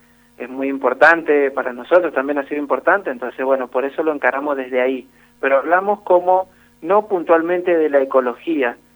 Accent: Mendoza, Argentina; para nosotros como mendocinos

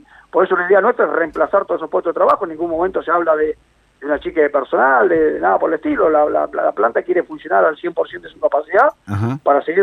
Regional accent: Argentina; Yo soy un argentino

